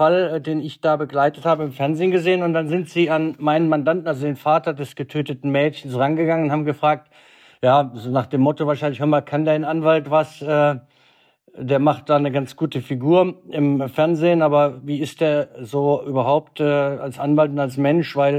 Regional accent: Düren, North Rhine-Westphalia, Germany; Ich komme aus Düren

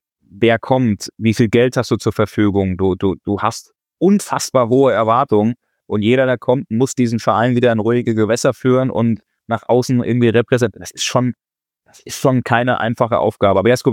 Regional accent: Frankfurt, Hesse, Germany; born there; ich bin ja gebürtiger Frankfurter

